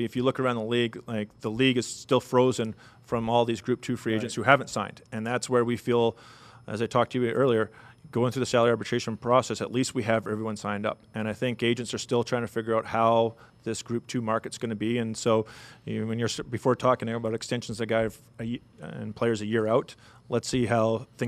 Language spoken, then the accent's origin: English; Winnipeg, Manitoba, Canada; I grew up in Winnipeg.